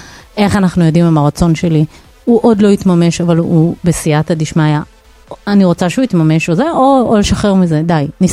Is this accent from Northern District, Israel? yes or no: no; Jerusalem, Jerusalem District, Israel; לא, אני ירושלמית